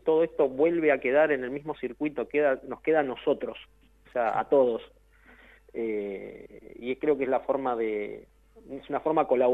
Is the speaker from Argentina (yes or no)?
yes; Argentina; hablo en la generalidad de lo que somos como argentinos.